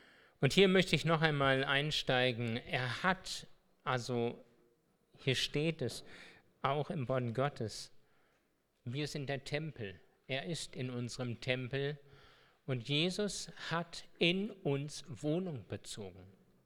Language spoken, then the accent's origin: German; Hesse, Germany; Ich bin jetzt aus Hessen und ja. Ist vielleicht ein bisschen anders. Ich bin eben Hesse, ne?